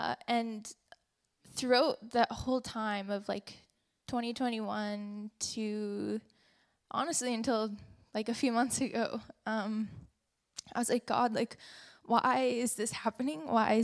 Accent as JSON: {"language": "English", "town": "Terrace", "region": "British Columbia", "country": "Canada", "said": "So they actually moved back to Terrace, which I'm from Terrace, BC."}